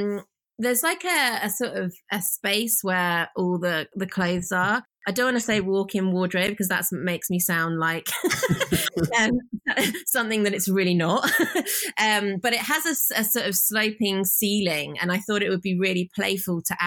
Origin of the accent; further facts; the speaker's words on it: Birmingham, West Midlands, United Kingdom; accent: neutral; I have quite a sort of a neutral accent. But yeah, I'm actually from Birmingham, right in the middle of England.